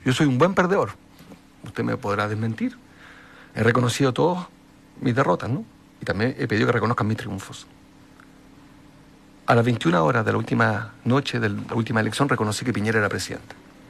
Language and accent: Spanish; Chile; Convengamos que es bien demente, bien extraño el momento en que los chilenos somos los ministros de Hacienda de Chile.